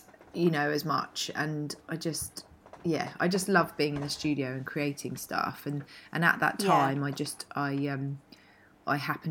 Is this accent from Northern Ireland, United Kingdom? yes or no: no; East Grinstead, South East England, United Kingdom; also born or lived in Cambridge; now in London, United Kingdom; I was born in Cambridge and then moved to, so I was in Cambridge and we moved to further down south to East Grinstead.